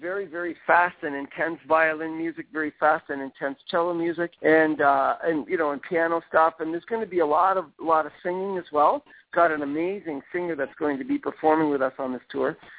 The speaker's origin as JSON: {"language": "English", "country": "Canada", "moved": "yes", "said": "I'm originally from Canada, and I moved to this beautiful country in 1997."}